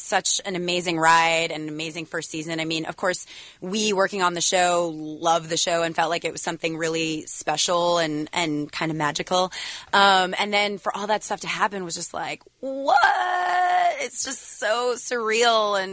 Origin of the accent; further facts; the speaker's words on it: New York, United States; because I'm a New Yorker as well.